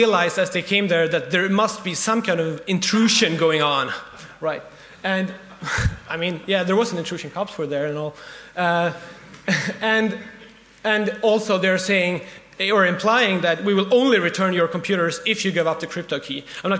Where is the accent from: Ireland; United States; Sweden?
Sweden; I'm from Sweden. I have a hacker space in my local city called Forskningsavdelningen, or the Forsk.